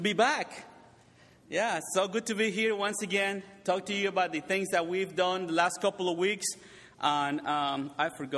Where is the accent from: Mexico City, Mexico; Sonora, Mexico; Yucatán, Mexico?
Yucatán, Mexico; Mérida; It's almost halfway between Merida, where my hometown is, and on the other side is Cancun.